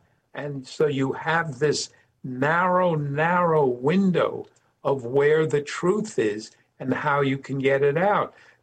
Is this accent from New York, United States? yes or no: yes; New York, United States; I'm a New Yorker, so it takes a lot to really get to me on the threat level.